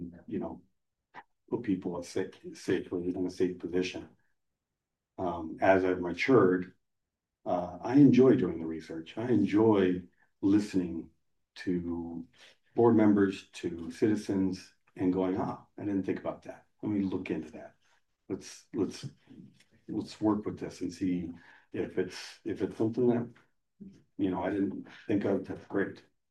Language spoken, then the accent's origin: English; Longmont, Colorado, United States; I was born and raised in Longmont.